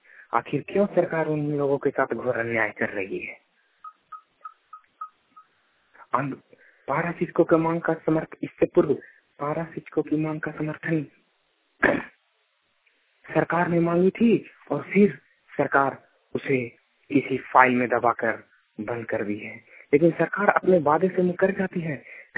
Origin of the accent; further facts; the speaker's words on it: Pandepura, Jharkhand, India; ग्राम पांडेपुरा, थाना हंटरगंज, जिला चतरा, झारखंड का निवासी हूँ।